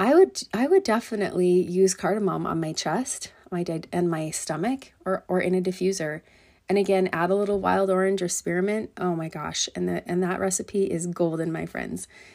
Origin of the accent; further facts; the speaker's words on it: Hawaii, United States; fortunately, I grew up in Hawaii, so the beach was 5 minutes away. I spent a majority of my childhood in the water or just sitting on the shore.